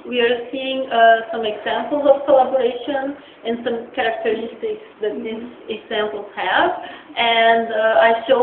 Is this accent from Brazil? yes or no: yes; Brazil; they say that I am from Brazil and I research art and collaboration